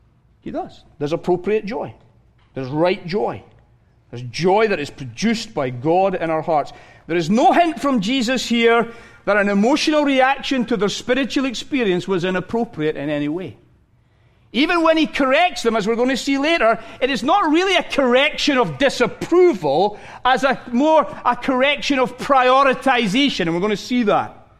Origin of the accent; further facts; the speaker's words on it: Scotland, United Kingdom; I'm Scottish